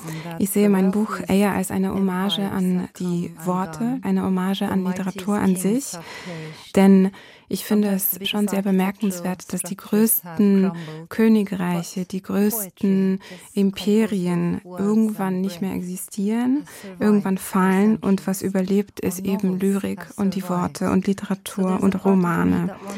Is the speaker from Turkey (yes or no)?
yes; Turkey; Ich komme aus der Türkei